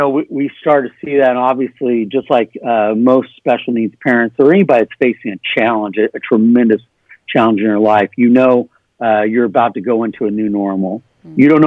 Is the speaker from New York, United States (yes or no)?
no; California, United States; moving from California to Texas, we're basically from California, and that was a huge move in itself.